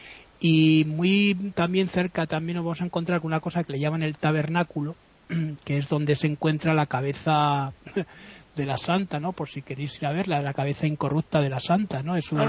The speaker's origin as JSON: {"language": "Spanish", "town": "Madrid", "region": "Community of Madrid", "country": "Spain", "said": "igual que los madrileños, tenemos mucho gracejo, ¿no?"}